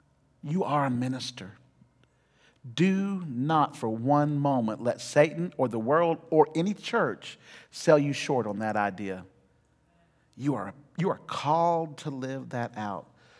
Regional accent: United States; Secondly, we are not European. We are American, right? So we don't have royal family.

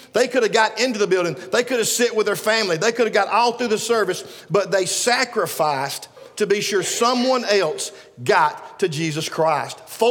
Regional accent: Alabama, United States; We're from Sand Mountain. We're in the South. Nobody here says, I love you.

